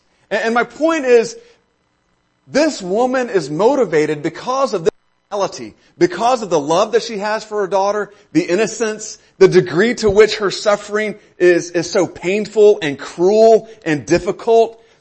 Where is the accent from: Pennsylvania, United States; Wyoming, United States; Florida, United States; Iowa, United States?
Florida, United States; Tampa; And I remember when I was a kid growing up, at the church, we grew up in Tampa, Florida. Fletcher Avenue Church of Christ is one of the churches, a number of different churches there, lived 5 minutes from Florida College.